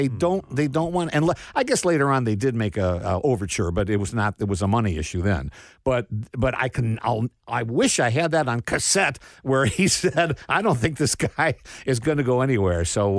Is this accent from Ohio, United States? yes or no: yes; Cleveland, Ohio, United States; also born or lived in Houston; I came to town from Houston, Texas. I was from Cleveland originally, but I came here from Houston to take the job at WDRQ, do the morning show.